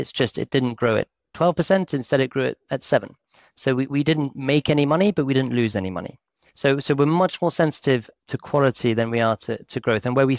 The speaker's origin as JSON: {"language": "English", "country": "United Kingdom", "said": "I'm British"}